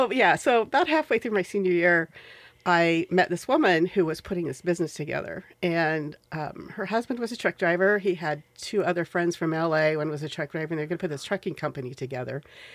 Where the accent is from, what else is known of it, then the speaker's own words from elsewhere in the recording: Roseburg, Oregon, United States; It's kind of a rural area. It's smack in the middle of the state, where specifically I grew up.